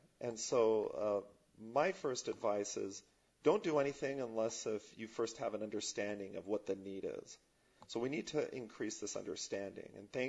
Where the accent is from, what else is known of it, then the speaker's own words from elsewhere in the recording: Rome, Lazio, Italy; moved away as an adult; also born or lived in New York / Utah; now in United States; You know, I was born in Italy, and I lived in Rome 9 years. And when I moved here, I moved to New York.